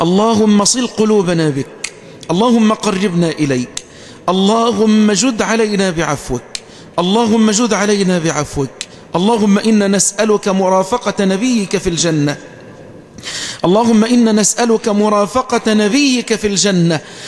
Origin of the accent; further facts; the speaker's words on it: Egypt; بلدنا مصر